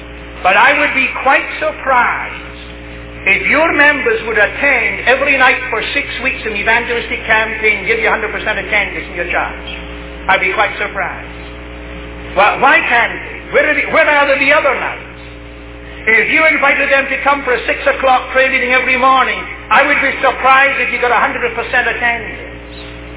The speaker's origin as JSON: {"language": "English", "region": "Scotland", "country": "United Kingdom", "said": "We talk to each other in Scotland. That's my mentality. I'm a Scotsman."}